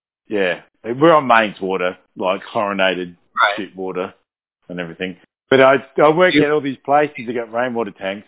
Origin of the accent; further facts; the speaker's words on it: Adelaide, South Australia, Australia; growing up in Adelaide City and everything, I just thought rainwater was disgusting.